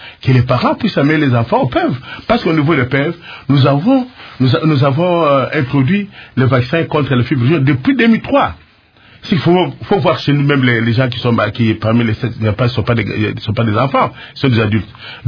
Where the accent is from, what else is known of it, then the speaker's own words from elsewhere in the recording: Matadi, Kongo Central, DR Congo; C'est comme chez nous, à Matadi.